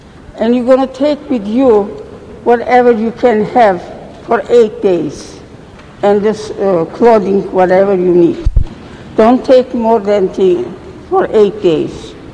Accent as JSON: {"language": "English", "region": "Eskişehir", "country": "Turkey", "second_language": "English", "moved": "yes", "said": "I am from Eskişehir. I born there 1908. And I was a little girl."}